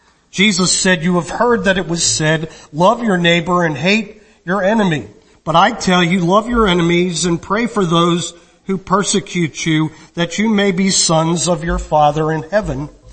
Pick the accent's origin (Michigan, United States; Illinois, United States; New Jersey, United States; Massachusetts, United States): New Jersey, United States; I was born and raised in the Deep South Jersey. I grew up in South Jersey